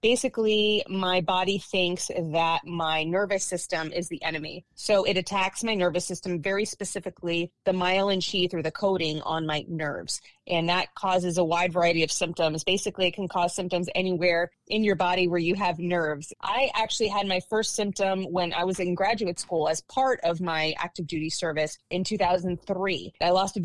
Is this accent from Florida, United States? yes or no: yes; Florida, United States; So I grew up in South Florida. I'm the daughter of Cuban immigrants.